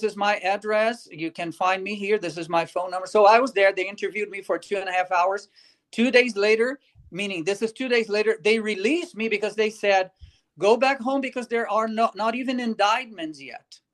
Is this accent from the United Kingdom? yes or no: no; Brazil; moved away as an adult; I came actually from Brazil in 2016 for my PhD in constitutional law and public policy.